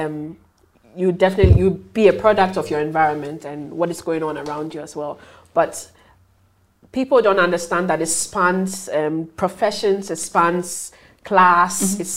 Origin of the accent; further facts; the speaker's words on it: Ghana; I'm from Ghana